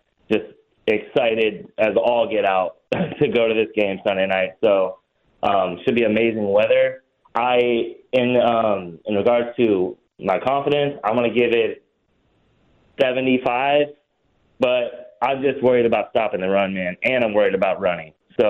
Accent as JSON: {"language": "English", "region": "Florida", "country": "United States", "tie": "born or raised there", "also_born_or_lived": "Fairfax County, Virginia", "said": "Born in Fairfax County, but I grew up in Florida. So I'm here down in Fort Myers."}